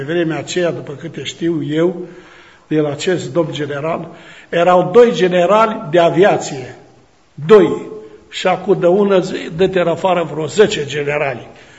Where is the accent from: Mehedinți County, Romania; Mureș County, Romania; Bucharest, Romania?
Mehedinți County, Romania; Baia de Aramă; now in Teregova, Romania; original sunt din Mehedinți, Titerleș, Baia de Aramă, dar după eliberarea mea m-am căsătorit în Teregova și asta am făcut-o la 33 de ani.